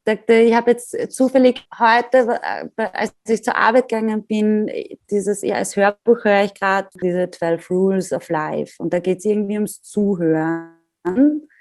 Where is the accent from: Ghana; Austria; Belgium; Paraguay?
Austria; Graz, Styria; als Grazerin, die immer viele Freunde in Wien gehabt hat.